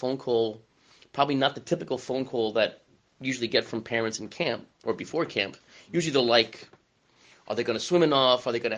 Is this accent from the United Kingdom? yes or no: no; Queens, New York, United States; now in Clifton, United States; I never had this issue growing up in Queens because we didn't have a lot of trees.